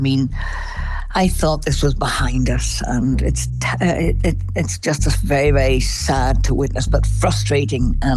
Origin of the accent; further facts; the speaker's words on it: Belfast, Northern Ireland, United Kingdom; I was born and bred in Belfast, and, you know, obviously there were the days of the Troubles that I lived through. I was a teenager when they started